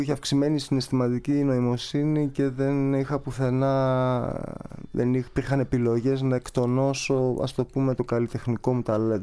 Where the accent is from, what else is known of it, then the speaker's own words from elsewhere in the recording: Alexandreia, Central Macedonia, Greece; Το πολύ άντε στον τόπο μου, στην Αλεξάνδρεια Μαθία, σε κανένα σχολείο.